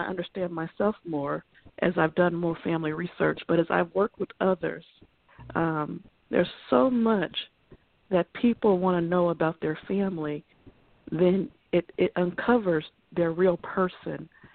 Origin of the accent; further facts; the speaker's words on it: Indiana, United States; Well, I hail from Northwest Indiana